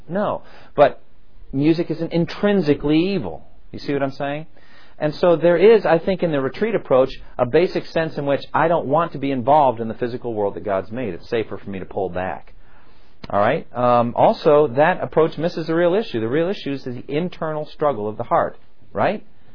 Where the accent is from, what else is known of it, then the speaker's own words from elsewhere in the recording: United States; I learned, for example, that I, as an American, very much value my personal space.